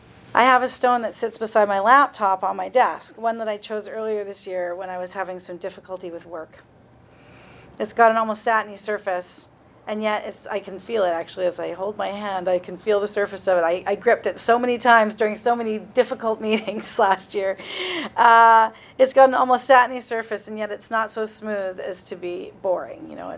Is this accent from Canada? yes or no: yes; Saanich, British Columbia, Canada; also born or lived in Vancouver; now in Gabriola Island, Canada; I currently live on Gabriola Island, which is the territory of the Sinemo First Nation, and I grew up in Saanich, which is the territory of the Wasanic people. And in between that, I lived in Vancouver.